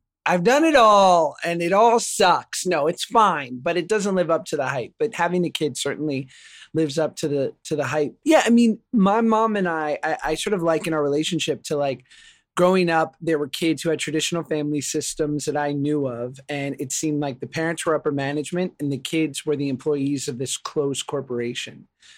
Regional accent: New York, United States; And I grew up in New York, you know, a single mom, public school, like it was so diverse

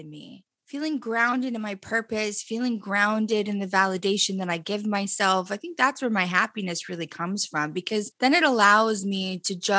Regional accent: Los Angeles, California, United States; I grew up in the Valley, but I've had a lot of my friends, Angelinos, everybody who's been born and raised here

